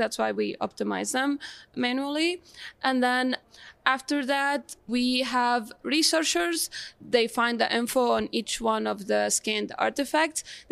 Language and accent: English; Tunisia; So yeah, I'm from Tunisia. Tunisia is a very small country